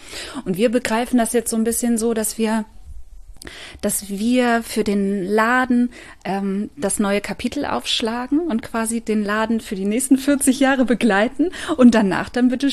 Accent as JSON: {"language": "German", "region": "Bremen", "country": "Germany", "said": "Ich bin ja Bremerin."}